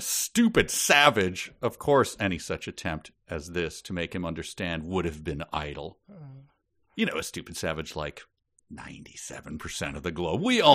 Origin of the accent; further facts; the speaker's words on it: Minneapolis, Minnesota, United States; I guess it's like taking the road trip from I'll use my hometown of Minneapolis to Florida